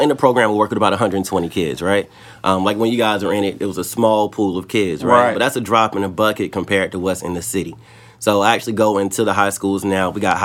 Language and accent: English; College Park, Georgia, United States; A little bit about me and my background. I am originally from College Park, Georgia.